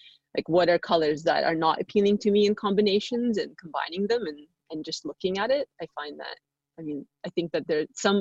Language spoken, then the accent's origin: English; Russia; English is a second language; Again, growing up in Russia and going to through the Soviet education system, when you learn math or language, they color code a lot of things. So like Russian vowels were red and the consonants were blue.